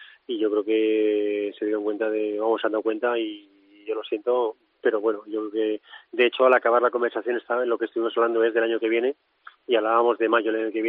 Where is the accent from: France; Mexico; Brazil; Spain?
Spain; Community of Madrid; y como madrileño, les agradezco mucho el intento